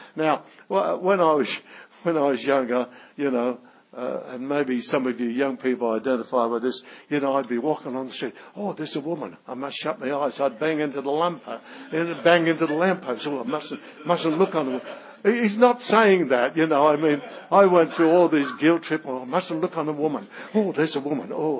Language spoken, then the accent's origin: English; Australia; Now, being an Australian, I ask the awkward questions.